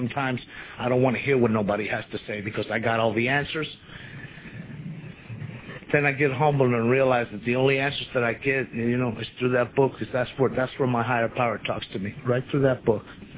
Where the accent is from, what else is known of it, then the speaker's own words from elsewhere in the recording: Miami, Florida, United States; And back where I'm from Miami.